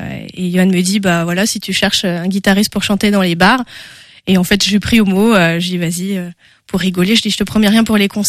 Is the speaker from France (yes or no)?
yes; Saint-Barthélemy-d'Anjou, Pays de la Loire, France; Je suis angevine à l'origine, ouais. J'ai grandi à Saint-Barthélemy-d'Anjou.